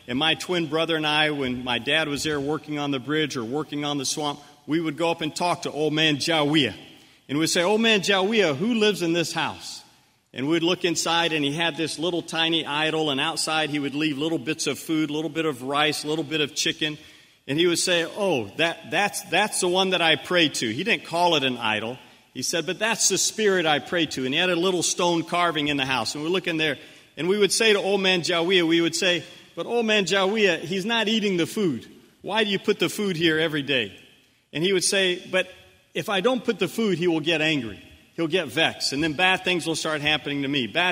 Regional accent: Liberia; the mission station where I lived growing up in Liberia

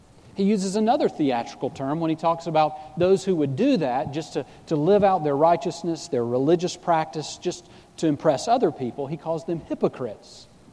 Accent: the South, United States; I grew up in the South, and I knew there were certain things you just don't talk about.

